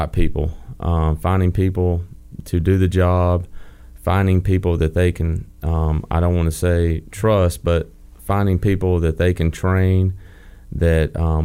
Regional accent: Alabama, United States; Well, it's actually central Alabama.

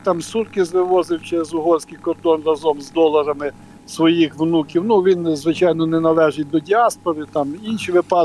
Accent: Western Ukraine, Ukraine; Я родом з Західної України, в безпечне місце

